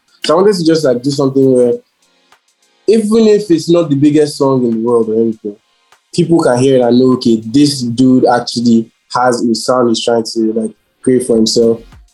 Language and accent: English; Nigeria; I'm a Nigerian, I'm an African